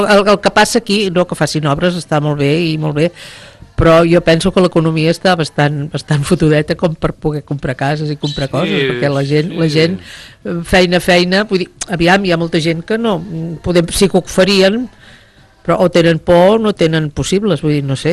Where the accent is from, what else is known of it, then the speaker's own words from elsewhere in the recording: Sant Jaume dels Domenys, Catalonia, Spain; jo sóc de Sant Jaume, 13 quilòmetres de Vilafranca, sí.